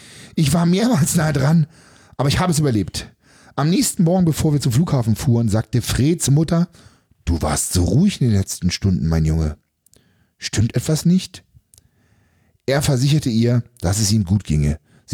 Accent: East Germany, Germany; ich bin ja anders erzogen worden, Tim. Ich bin ja quasi ja in der DDR groß geworden.

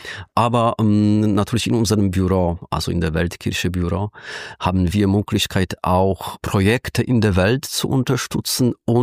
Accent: Poland; Ja, ich komme aus Polen, daher

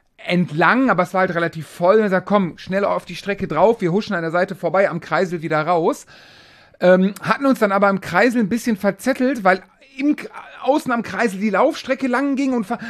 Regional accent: Siegburg, North Rhine-Westphalia, Germany; war ja auch Triathlon bei uns in Siegburg, wo ich, da komme

